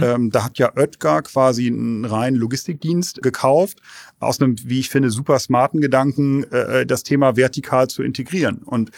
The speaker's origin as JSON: {"language": "German", "country": "Germany", "also_born_or_lived": "London", "said": "Wir sind da als Europäer oder als Deutsche generell so ein bisschen problemorientierter."}